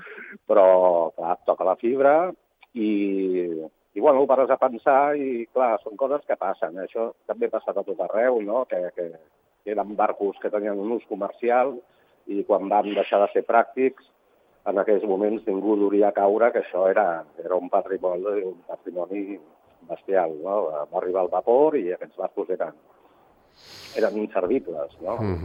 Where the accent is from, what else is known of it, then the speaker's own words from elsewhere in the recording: Catalonia, Spain; Com a cineasta o com a català?